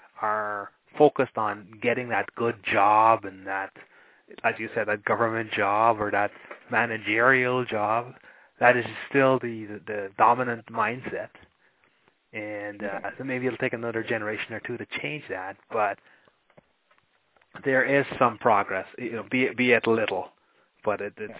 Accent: Guyana; I'm Guyanese, and when I was a child growing up in Guyana

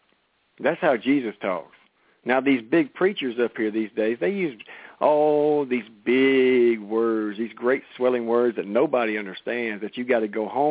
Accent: Haughton, Louisiana, United States; Me, I don't care. I'm from Princeton Road, Houghton, Louisiana, and I'm going to sound like a Louisiana boy.

